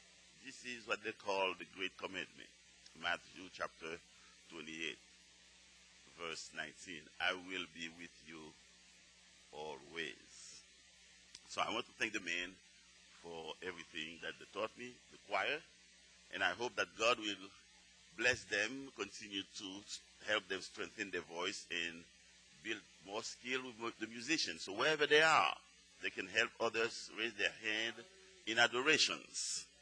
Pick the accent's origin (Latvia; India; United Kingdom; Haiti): Haiti; now in United States; For when I came from Haiti, I came with nothing, and he has always kept me till today. That's 30 years this year. This July 17 will be 30 years since I've been in the U.S.